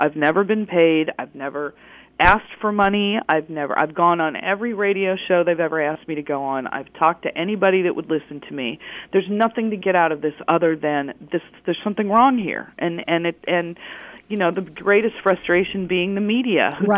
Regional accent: Missouri, United States; I mean, I'm a really grounded person. I'm from Missouri.

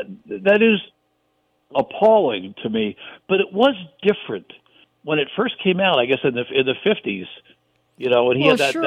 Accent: New Jersey, United States; My home state. My home state was the biggest loser.

